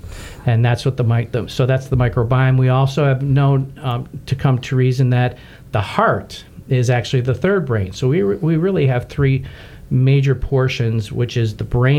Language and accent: English; New York, United States; I am from Western New York, outside of Buffalo, and I am the first of five boys.